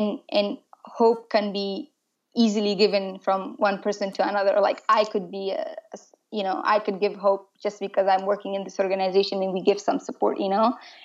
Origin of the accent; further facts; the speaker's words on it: Afghanistan; So I'm from Afghanistan